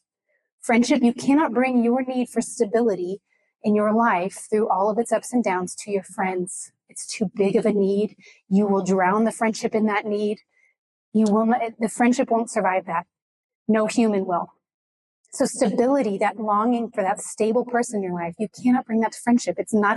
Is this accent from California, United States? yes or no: no; Houston, Texas, United States; now in Dallas, United States; I grew up in Houston. I'm from Houston, moved here in 2011, didn't know many people.